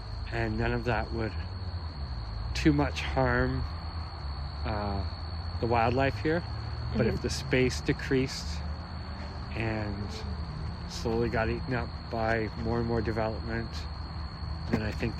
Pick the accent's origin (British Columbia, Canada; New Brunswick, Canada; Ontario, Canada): Ontario, Canada; Brampton; now in Guelph, Canada; No, I grew up in Brampton, which is 13-hour walk east.